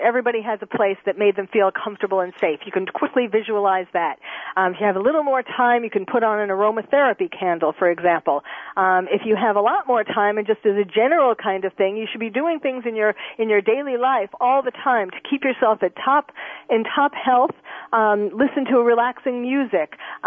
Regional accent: New York, United States; Well, you know, okay, when I was growing up in New York, people used to get, myself included, measles, mumps, chickenpox.

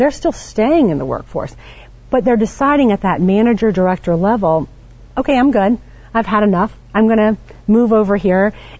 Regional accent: Louisiana, United States; You know, I'm from the South, and, you know, I believe in stereotypes, and I am the stereotypical female from Louisiana.

